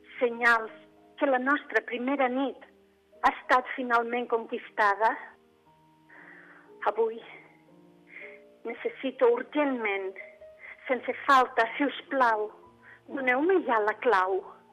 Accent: Catalonia, Spain; jo soc catalana

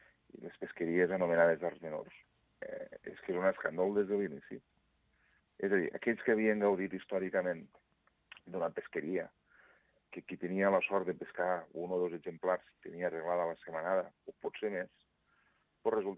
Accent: La Ràpita, Catalonia, Spain; El meu poble, a la Ràpita, no és autoritzat per a descàrrega de la pesca de la tonyina roja

